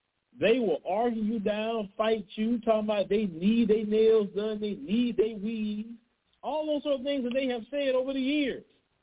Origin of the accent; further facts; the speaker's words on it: Port Arthur, Texas, United States; I've seen growing up in Port Arthur, where I'm from, how Vietnamese people came into Port Arthur.